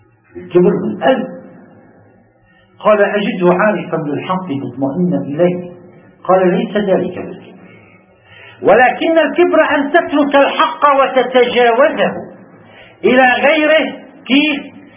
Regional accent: Lebanon; نحن لبنانيين، بحال ما بنروح نقول نحن لبنانيين

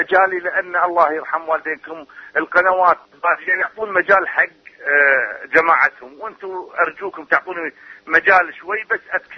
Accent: Kuwait; وإحنا نحن من أهل الكويت ولعنا للكويت

